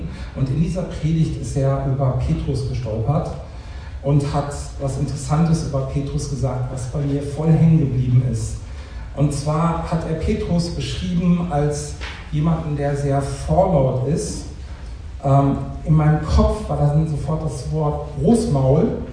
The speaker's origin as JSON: {"language": "German", "region": "Hesse", "country": "Germany", "tie": "born or raised there", "also_born_or_lived": "Berlin", "said": "wir sind vor einiger Zeit aus Berlin zurückgezogen in meine Heimat im Norden von Hessen"}